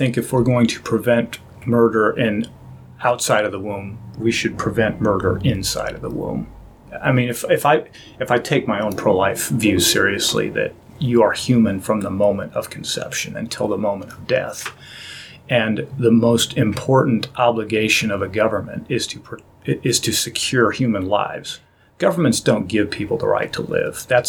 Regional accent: United States; Of course, I believe in freedom. I'm an American, for goodness sakes.

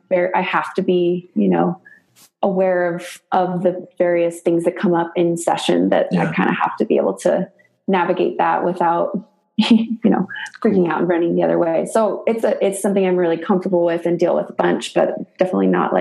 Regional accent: California, United States; I mean, I'm from the Bay Area of California, so I didn't even know that, like, that kind of thing existed.

